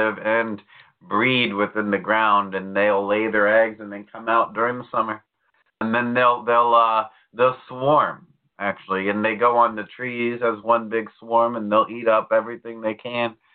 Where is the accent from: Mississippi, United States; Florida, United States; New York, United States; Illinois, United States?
Florida, United States; See, I'm from Florida. I can take the heat, but I can't take the cold.